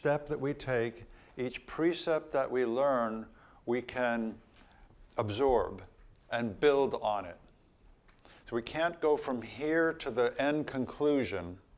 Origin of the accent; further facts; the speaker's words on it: New Jersey, United States; As you know, I grew up in New Jersey, and this is a picture of a Jersey cow.